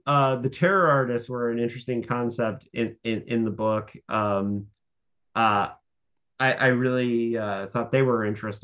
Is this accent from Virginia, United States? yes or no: no; Indiana, United States; her dorm that she lived in college was a three, or it was like a 5 minute walk from where I grew up in Indiana.